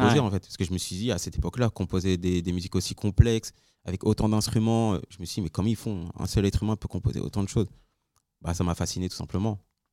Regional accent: Neuilly-sur-Marne, Île-de-France, France; À Neuilly-sur-Marne. Dans 93.

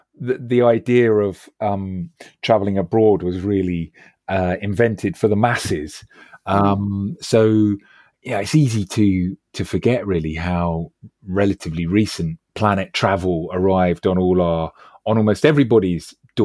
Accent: London, United Kingdom; I grew up in West London. So I wasn't in some far-flung part of the country where it cost 28 quid in bus fare to travel to the local town.

